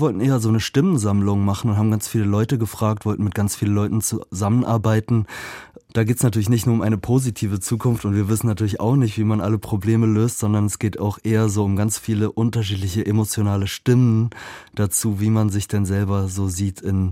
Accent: Berlin, Germany; Ich bin 79 geboren und in Schöneberg aufgewachsen und deswegen natürlich auch in so einer alternativen Bubble.

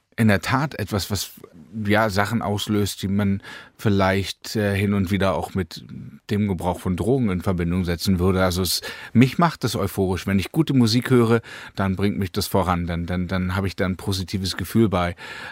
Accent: East Berlin, Berlin, Germany; Ich bin in der DDR groß geworden und das hängt halt natürlich auch nah beieinander in Ost-Berlin.

